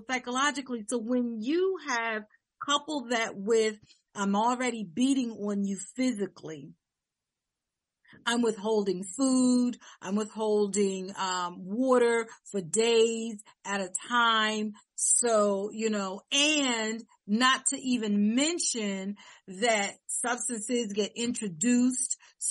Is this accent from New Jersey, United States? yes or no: yes; New Jersey, United States; when I was doing my internship in New Jersey, yay, my home state, and I was doing my internship there in Newark, New Jersey